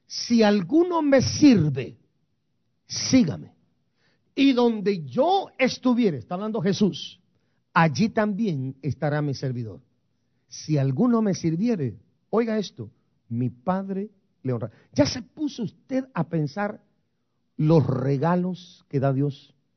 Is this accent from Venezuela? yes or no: no; Guatemala; now in United States; Yo también soy migrante. Yo me vine hace 41 años de Guatemala en la misma condición que ustedes llegaron a los Estados Unidos, diré yo.